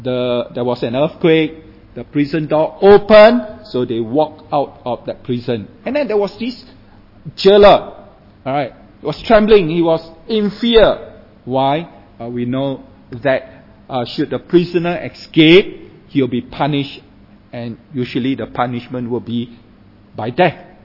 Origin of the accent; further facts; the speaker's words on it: Singapore; and I'm from Singapore